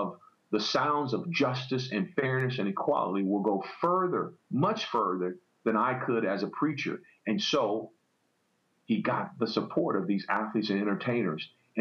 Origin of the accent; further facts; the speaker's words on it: Los Angeles, California, United States; I grew up in South Central LA, I mentioned